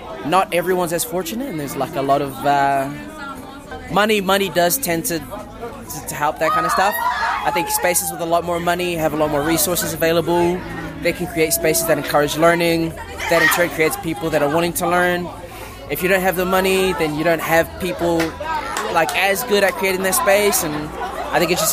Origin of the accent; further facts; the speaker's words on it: New Caledonia; I grew up in New Caledonia, and it's a French colony, so a lot of my schooling was in French